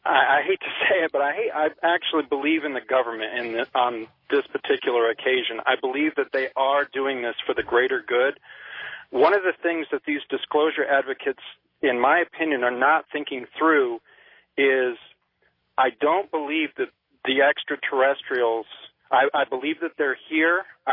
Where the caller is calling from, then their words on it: Carrollton, Georgia, United States; I'm calling from Carrollton, Georgia.